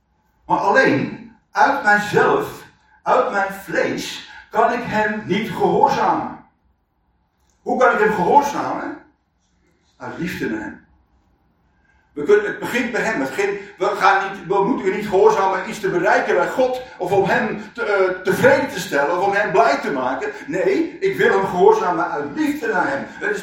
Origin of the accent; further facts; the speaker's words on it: Netherlands; wij zijn heel calvinistisch opgevoed in Nederland.